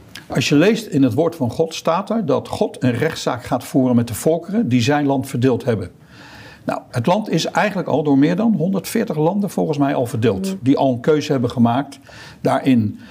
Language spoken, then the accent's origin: Dutch; The Hague, South Holland, Netherlands; born there; Kijk, ik ben geboren in Den Haag. Ik heb al meer gedaan in Den Haag.